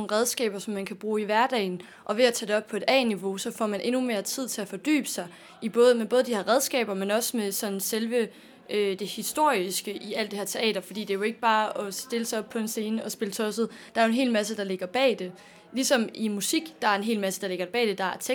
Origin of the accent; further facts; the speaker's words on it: Ebeltoft, Central Denmark Region, Denmark; also born or lived in Skive; jeg kommer oprindeligt fra Ebeltoft, hvor jeg er vokset op og så videre, og så har jeg boet i Skive et par år, og gået på efterskole et par år, og så er jeg flyttet herop til nu.